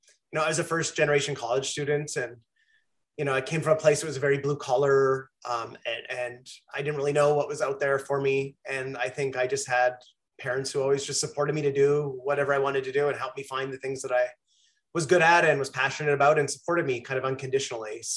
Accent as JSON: {"language": "English", "country": "Canada", "tie": "born or raised there", "said": "growing up in Canada, it's hard to beat that."}